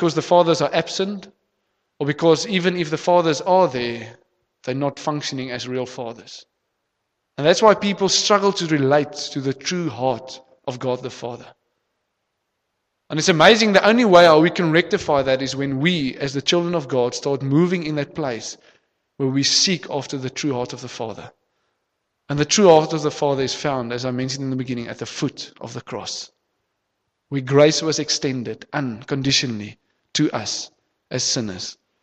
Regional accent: South Africa; I'm speaking of us as a South African nation

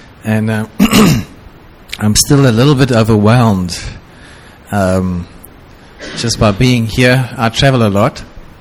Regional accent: Stellenbosch, Western Cape, South Africa; Christelle and I come from Stellenbosch.

